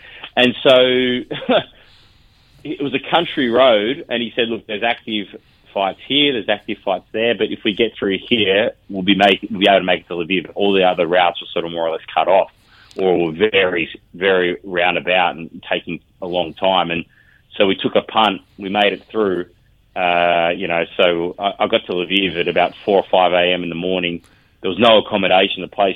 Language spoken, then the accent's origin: English; Australia; I explain that I'm an Australian journalist, and suspicions quickly shift to, you know, warm tidings.